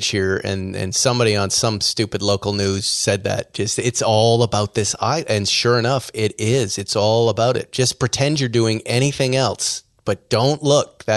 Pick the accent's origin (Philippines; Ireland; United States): Ireland; I'm Irish. I'm an Irish citizen.